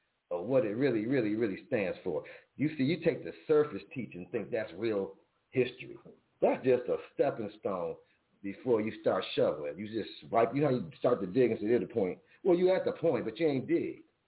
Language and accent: English; New York, United States; Takes you all the way to New York, my hometown, my home state, New York.